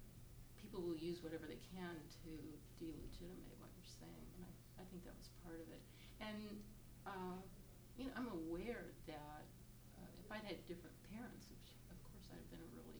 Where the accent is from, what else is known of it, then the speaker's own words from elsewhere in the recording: the South, United States; accent: Southern; I would point out that I was born and raised in the South.